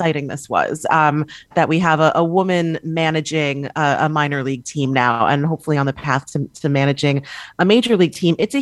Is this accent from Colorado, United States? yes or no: no; New York, United States; And, you know, I'm born and raised in New York. I grew up a Yankee fan.